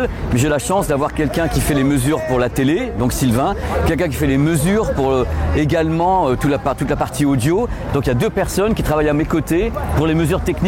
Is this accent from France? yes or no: no; Spain; J'aime beaucoup l'été parce que moi je suis espagnol, j'ai passé mon temps au soleil.